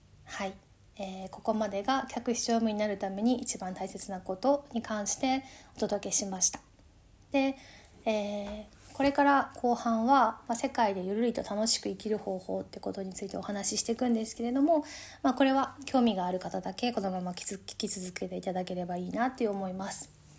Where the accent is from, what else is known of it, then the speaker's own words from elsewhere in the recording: Shiga, Japan; 私は滋賀県の生まれなんですけれども、小さなというか田舎の町で生まれ育ったので、周りにあんまり英語とかを話せるような環境とかはなかったんですけど、